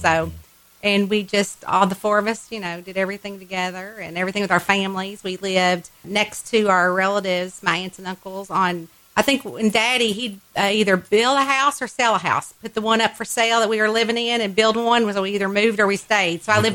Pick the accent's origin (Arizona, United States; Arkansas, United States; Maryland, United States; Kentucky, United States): Kentucky, United States; Nicholasville; moved away; we just had a good time growing up in Nicholsville. It's so small then, but now when I come back, it's so big, and, you know, they're all still here.